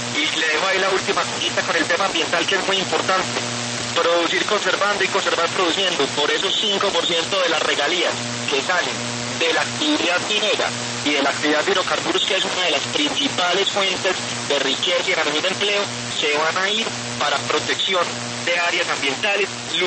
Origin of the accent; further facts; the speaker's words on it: Medellín, Antioquia, Colombia; yo nací, me crié, estudié en Medellín, viví en Medellín por cerca de 20 años, soy de familia antioqueña tanto por el lado paterno como por el lado materno. Mis papás viven en Medellín